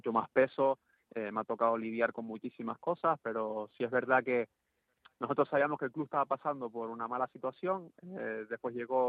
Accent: Spain; como saben que soy español

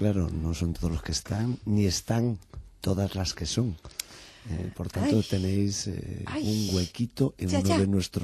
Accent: Spain; quiere decir mucho de cómo somos los españoles también.

